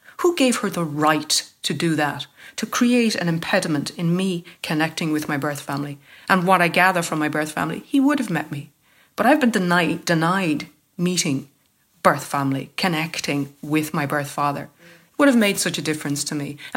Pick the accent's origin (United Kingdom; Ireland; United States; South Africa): Ireland; Munster; born there; It says that I was born in County Dublin. I wasn't. That's what they write about people who were born in Cork.